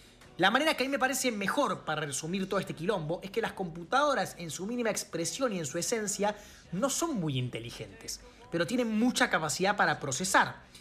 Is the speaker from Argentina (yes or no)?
yes; Argentina; no estoy en el país porque estoy en este momento en el Río de Janeiro, en Brasil. Soy un argentino hablando portuñol